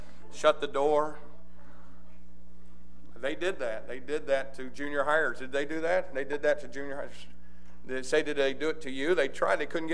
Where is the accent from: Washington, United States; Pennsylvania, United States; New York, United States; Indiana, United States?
Indiana, United States; Jasonville; Town of 1,500 people, walk in an auditorium that has about five times the population of my hometown in it. Go to a college, a couple thousand students. … Jasonville, Indiana.